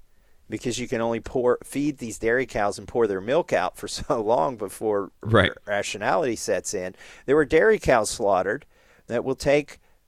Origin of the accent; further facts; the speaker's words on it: Kentucky, United States; also born or lived in New Hampshire / Massachusetts; But I grew up in Kentucky, you know, went to MIT, started a business, couldn't stand, frankly, living in Taxachusetts.